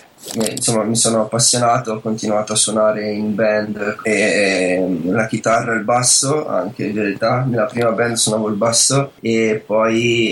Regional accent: Milan, Lombardy, Italy; Io sono comunque cresciuto, diciamo, a Milano. Solamente quando ero più piccolino visitavo molto più spesso l'Olanda. Io vengo mio padre è di Alkmaar, una città sopra

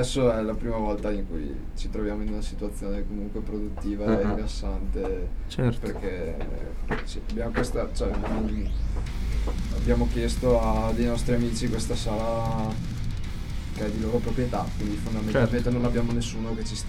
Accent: Padua, Veneto, Italy; loro sono di Udine, io sono di Padova

